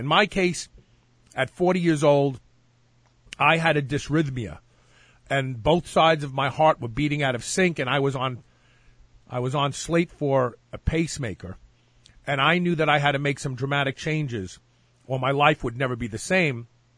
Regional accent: New York, United States; this is even me growing up in New York

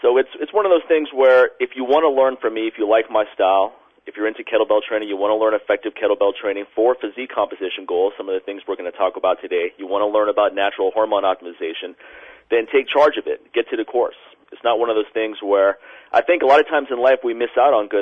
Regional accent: Washington, District of Columbia, United States; And then I'm returning to Washington, D.C., which is my hometown where I started my business, to do a course.

